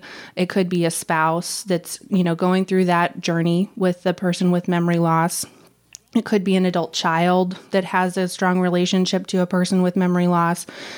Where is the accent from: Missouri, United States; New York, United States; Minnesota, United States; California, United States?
Missouri, United States; St. Louis; So I am obviously from the St. Louis area. I'm a licensed clinical social worker here, and I opened St. Louis Dementia Counseling in October of 2017.